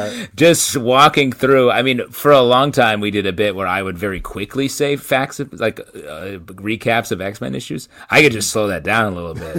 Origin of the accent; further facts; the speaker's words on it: New York, United States; It's funny that just as a New Yorker, I used to be on a once a week basis out until the all hours.